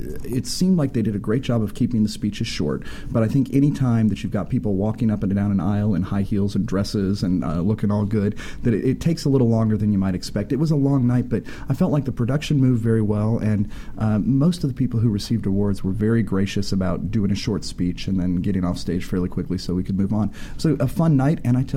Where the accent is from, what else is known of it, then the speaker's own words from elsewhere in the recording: Midwest, United States; I grew up in the Midwest where, changing a tire is the most basic thing you learn.